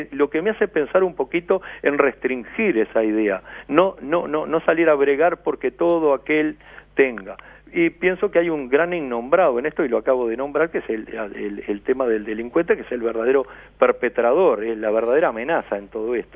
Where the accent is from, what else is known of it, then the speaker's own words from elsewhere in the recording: Montevideo, Uruguay; porque somos ciudadanos de Montevideo